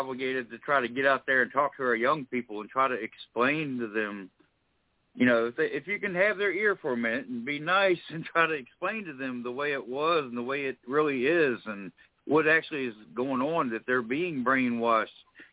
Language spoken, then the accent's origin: English; Richmond, Virginia, United States; and raised in Richmond, Virginia, and we always had our schools.